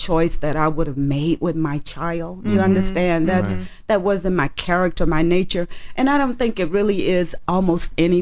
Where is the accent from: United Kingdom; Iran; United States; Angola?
United States; Alabama; I was from Alabama, and I grew up in a very, very small town.